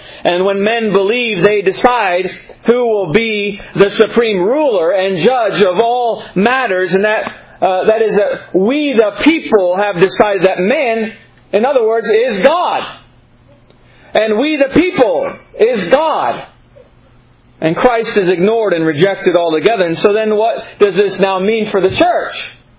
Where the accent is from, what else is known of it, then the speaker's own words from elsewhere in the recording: United States; We rose, raised up in the, as an American, as a citizen.